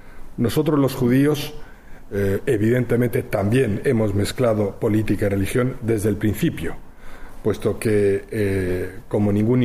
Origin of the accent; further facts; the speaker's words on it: Spain; also born or lived in Arab country; yo he nacido y crecido en un país árabe, he estudiado en un colegio laico, he estudiado en una universidad católica, soy español, me vanaglorio mucho de ello, y soy judío, normalmente no especialmente religioso.